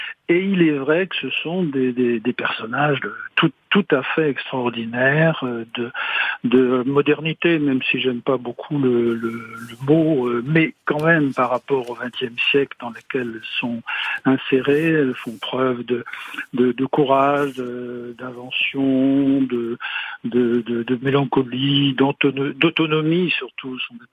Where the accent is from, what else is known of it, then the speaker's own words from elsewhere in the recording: Brittany, France; Il se trouve aussi que je suis breton